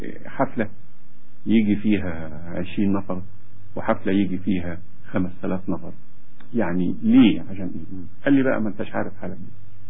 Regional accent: Egypt; خيبة أمل ركبة جمل زي ما بيقولوا عندنا في مصر

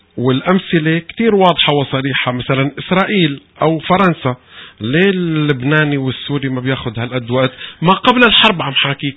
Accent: Syria; now in Canada; أنا سوري وحضرتك لبناني

